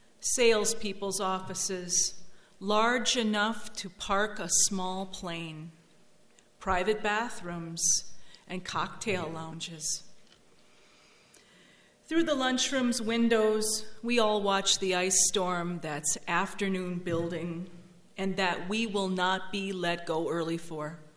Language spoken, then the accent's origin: English; Esko, Minnesota, United States; I'm from Esko, Minnesota.